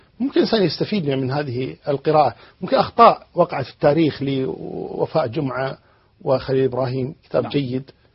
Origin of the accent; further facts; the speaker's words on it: Kuwait; يعني عندنا في الكويت